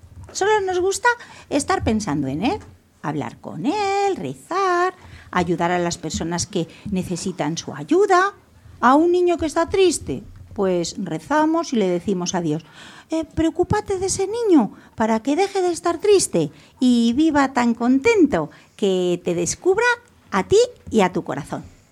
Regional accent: Ávila, Castile and León, Spain; born there; Y este plato, ¿sabéis dónde se comía? Donde yo nací, en Ávila.

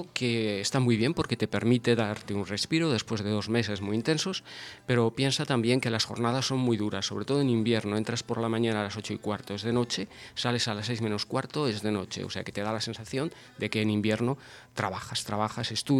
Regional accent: Madrid, Community of Madrid, Spain; moved away as an adult; now in France; Nací en Madrid, viví más de 20 años en Madrid y en el 85 me marché para Francia.

